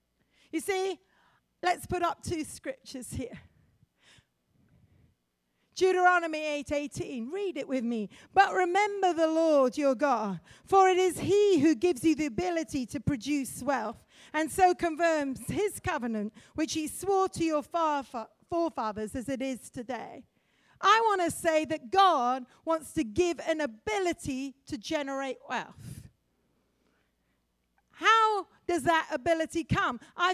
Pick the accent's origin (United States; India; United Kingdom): United Kingdom; Oxford, South East England; I come from Oxford. Oxford is maybe one of those capitals of intellectual whatever.